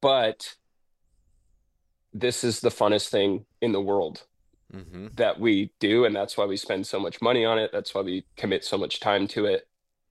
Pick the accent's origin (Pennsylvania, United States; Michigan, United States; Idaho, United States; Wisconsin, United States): Idaho, United States; Bonners Ferry; born and raised in Bonners Ferry, Idaho